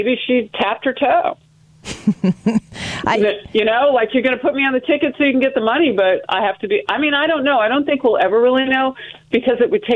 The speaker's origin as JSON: {"language": "English", "country": "United States", "said": "And I'm an American before I'm anything, and yes, I'm a black woman."}